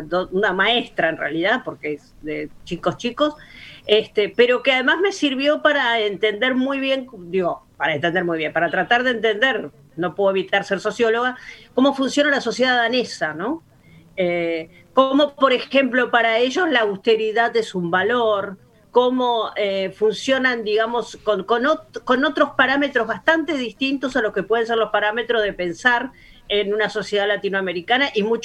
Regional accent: Argentina; Bueno, yo soy argentina.

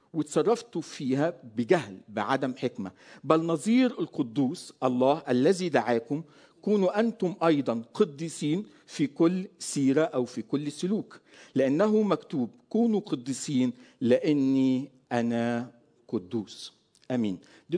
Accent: Egypt; now in Lebanon; أنا مصري لكن مقيم حاليا في لبنان

